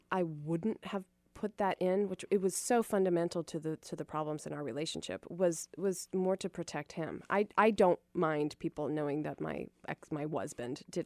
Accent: Dunwoody, Georgia, United States; I grew up in Dunwoody, Georgia.

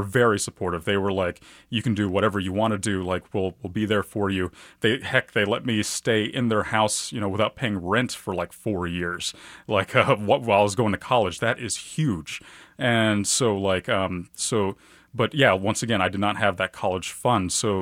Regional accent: Kansas City, Missouri, United States; I grew up in East Kansas City, went to Raytown High School, and I was working at Walmart.

